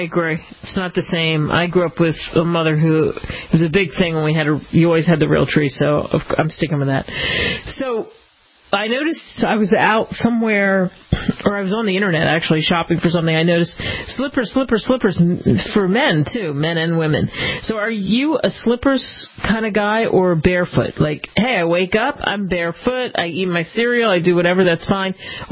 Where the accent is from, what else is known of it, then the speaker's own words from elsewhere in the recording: New Jersey, United States; We had this neighbor when I was growing up in Jersey over the bridge from Philly